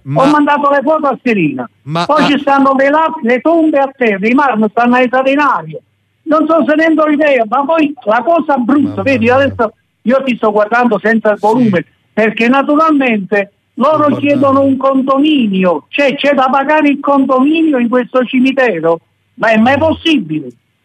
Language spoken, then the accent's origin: Italian; Naples, Campania, Italy; io sono di Secondigliano